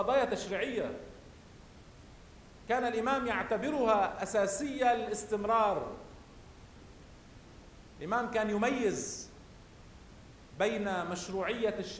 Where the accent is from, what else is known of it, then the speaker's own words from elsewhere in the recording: Lebanon; عندنا في لبنان ألم يكن شعار قوة لبنان في ضعفه؟